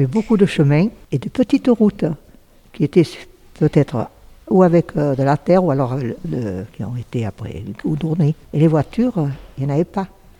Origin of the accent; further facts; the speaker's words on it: Provence-Alpes-Côte d'Azur, France; Je ne suis pas née à Perm, je suis née à Lille sur la Sorgue, parce qu'à Perm, il n'y avait pas de maternité. Et j'ai toujours habité Perm avec mes parents.